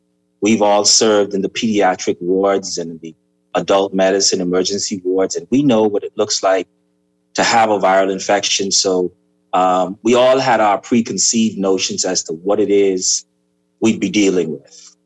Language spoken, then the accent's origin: English; Eleuthera, Bahamas; also born or lived in Nassau; I was born in Eleuthera, born in Nassau, and lived my entire life in Eleuthera until I went off to school. So it was fortuitous for me to come back home and pave the ground.